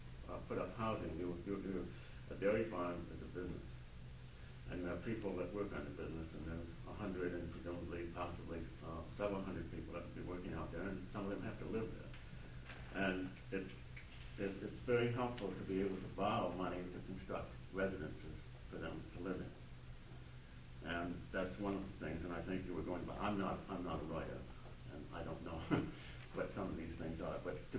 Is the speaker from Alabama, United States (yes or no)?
no; Point MacKenzie, Alaska, United States; I'm from Point McKenzie.